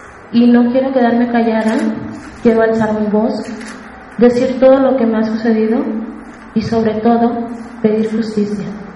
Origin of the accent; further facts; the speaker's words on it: Veracruz, Mexico; Yo soy veracruzana y tengo 33 años.